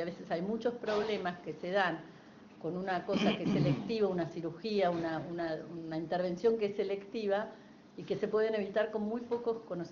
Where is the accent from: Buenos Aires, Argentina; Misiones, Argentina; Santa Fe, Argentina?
Buenos Aires, Argentina; Nosotras somos tres médicas de Buenos Aires.